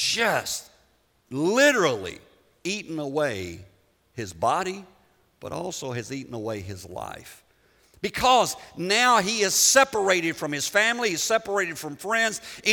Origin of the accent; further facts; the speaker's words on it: Liberia; because most of you know I was born in Africa, and there were leper colonies in Liberia where I lived.